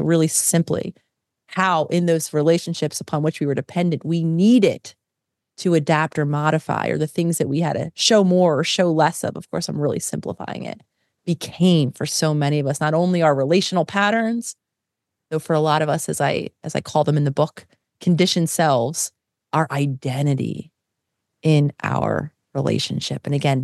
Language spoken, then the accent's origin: English; Philadelphia, Pennsylvania, United States; also born or lived in New York; I mean, I was born and raised in Philadelphia, very much an urban environment, and I loved everything about a city.